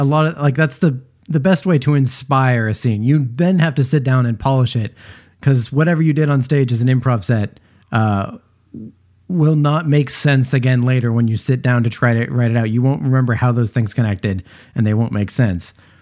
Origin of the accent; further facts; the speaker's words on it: Canada; I am Canadian.